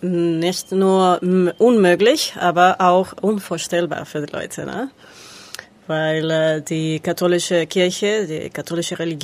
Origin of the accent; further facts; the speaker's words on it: Quito, Pichincha, Ecuador; German is a second language; moved away as an adult; now in Germany; ich komme aus Ecuador, aus der Hauptstadt Quito. Ich bin in Deutschland seit letztes Jahr, nicht mal ein Jahr, in August letztes Jahr.